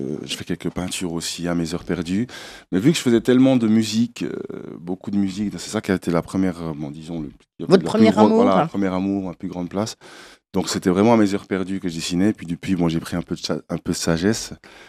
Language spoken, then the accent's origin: French; Haiti; Je suis haïtien, donc c'est une religion chez moi.